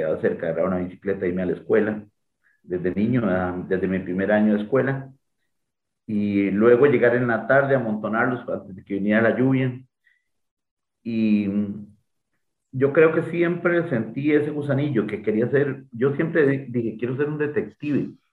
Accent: Golfito, Puntarenas, Costa Rica; y ahí nací yo, orgullosamente, y ahora me crié en Luclaro de Golfito, entre Luclaro y Paso Canoas.

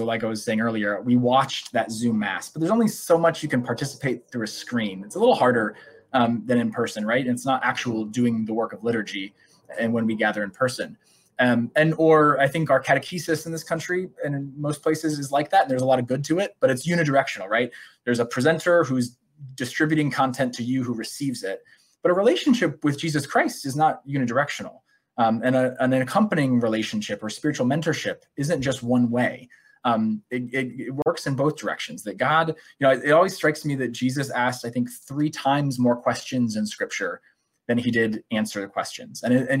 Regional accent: Midwest, United States; and I'm from the Midwest

